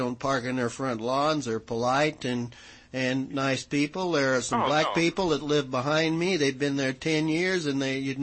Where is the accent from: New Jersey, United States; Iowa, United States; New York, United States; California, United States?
California, United States; Compton; I grew up in Compton. I've seen a lot.